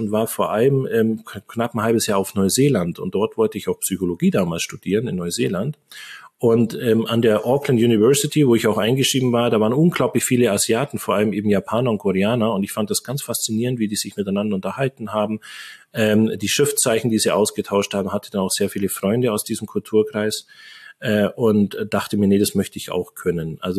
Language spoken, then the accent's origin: German; Bavaria, Germany; Ich bin im Allgäu groß geworden, auf dem Dorf.